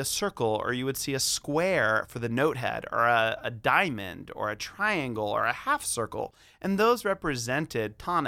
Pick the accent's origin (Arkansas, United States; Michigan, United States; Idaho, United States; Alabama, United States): Alabama, United States; I grew up on shape note hymnody. I'm from Alabama. My first hymnal that I learned to sing out of was shape notes.